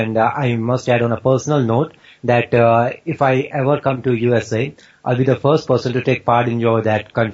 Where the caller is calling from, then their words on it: North India, India; I'm currently in my home. That's in India, the northern part of the country.